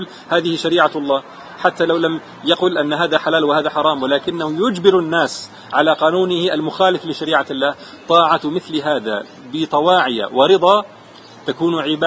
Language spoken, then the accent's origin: Arabic; Jordan; أنا لست مصريا، أنا أردني لكني زرت مصر مرارا وكثير من أصدقائي مصريون.